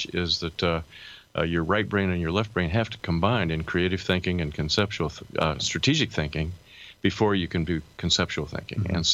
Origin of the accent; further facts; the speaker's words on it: Atlanta, Georgia, United States; I'm from Atlanta, Georgia, and I've been teaching in this program for about almost 10 years.